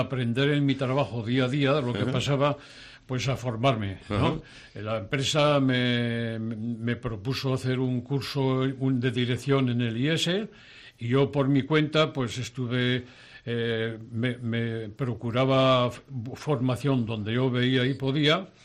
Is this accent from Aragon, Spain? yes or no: yes; Tarazona, Aragon, Spain; como somos de Tarada, además de Aragón, somos de Tarazona